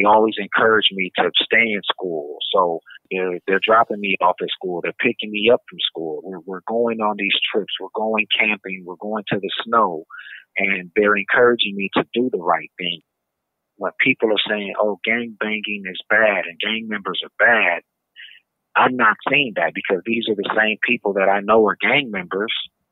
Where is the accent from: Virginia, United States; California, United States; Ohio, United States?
California, United States; Los Angeles; I'm from Los Angeles, California.